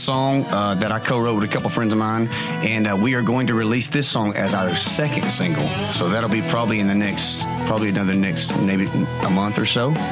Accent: Mount Pleasant, Texas, United States; born there; now in Gilmore, United States; I was born in Mount Pleasant, Texas, living in Gilmore, Texas. I've been out there, I guess, in Gilmore about 16 years.

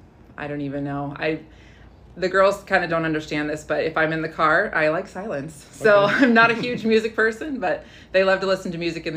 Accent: Orange City, Iowa, United States; I grew up in Northwest Iowa. I was in Orange City, so I went to UND Christian.

